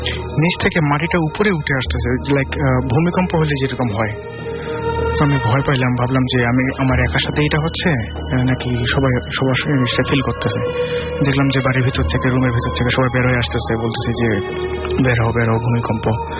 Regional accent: Dhanmondi, Dhaka Division, Bangladesh; ধানমন্ডি থেকে এসেছি।

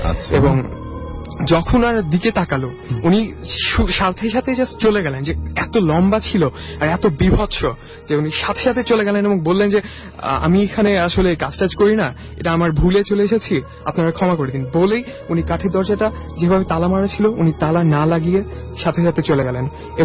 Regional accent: Natore, Rajshahi Division, Bangladesh; now in Dhaka, Bangladesh; আমি ঢাকায় থাকি এবং আমি নাটোরে একজন ছেলে

